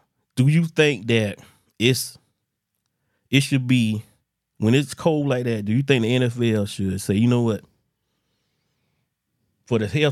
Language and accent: English; Florida, United States; Not just for me, just because I'm from Florida.